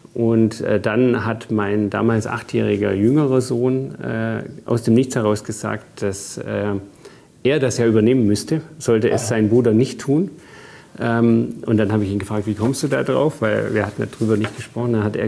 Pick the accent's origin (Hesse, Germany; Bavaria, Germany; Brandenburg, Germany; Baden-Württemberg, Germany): Bavaria, Germany; Ja, ich bin im Allgäu aufgewachsen.